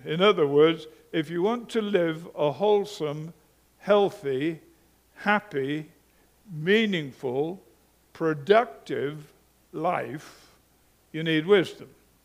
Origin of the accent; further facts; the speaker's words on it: United Kingdom; moved away as an adult; now in United States; I'm a Brit, and I lived the first half of my life in Britain